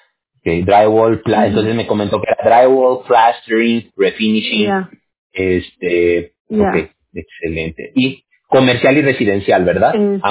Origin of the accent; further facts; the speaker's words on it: Aguascalientes, Mexico; Sí, muy caliente. Yo soy de Aguascalientes.